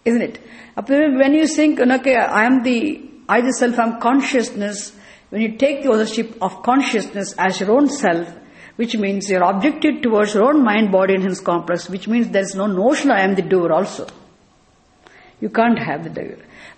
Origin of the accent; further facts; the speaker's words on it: India; Relatively right notion. I am an Indian. Relatively right notion.